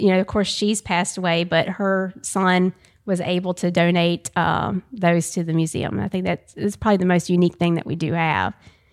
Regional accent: Luray, Virginia, United States; Yes, I was born and raised in Luray.

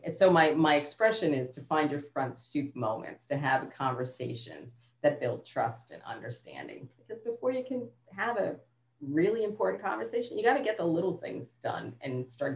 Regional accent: Queens, New York, United States; We all want to be from New York City, Manhattan. We grew up in Queens, but there were learnings there.

